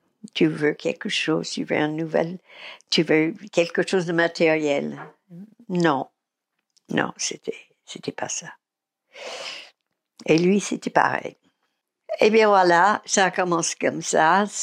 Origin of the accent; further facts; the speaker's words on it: United States; parce que je suis américaine